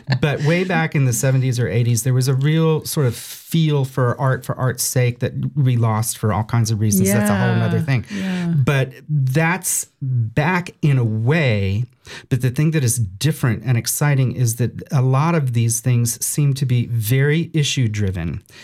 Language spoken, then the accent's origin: English; Jacksonville, Florida, United States; I think there really is a kind of a stigma, oh, you know, I'm from Jacksonville